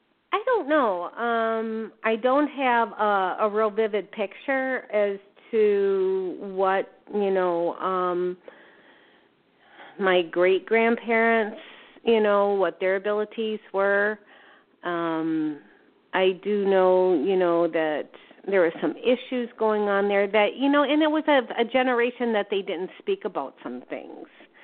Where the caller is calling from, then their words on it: Wisconsin, United States; I'm calling from Wisconsin.